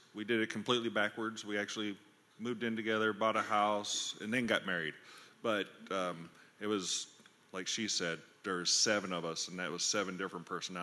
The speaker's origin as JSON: {"language": "English", "town": "Las Vegas", "region": "Nevada", "country": "United States", "tie": "born or raised there", "said": "Well, so I did grow up in church. My parents, we attended a Baptist church in Las Vegas, so the bus came and picked us up every Sunday"}